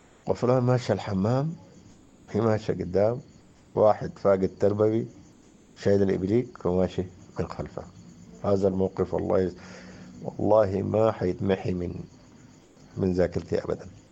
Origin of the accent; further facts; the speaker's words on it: Sudan; أنا قبيلتي سودانية.